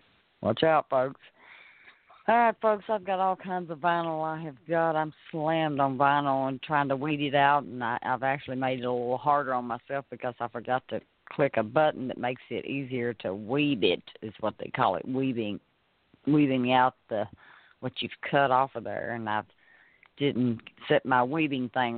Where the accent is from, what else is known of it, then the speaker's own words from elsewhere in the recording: Kentucky, United States; many of the people who are funding me are from my hometown in Mario, Kentucky and Livingston, Kentucky.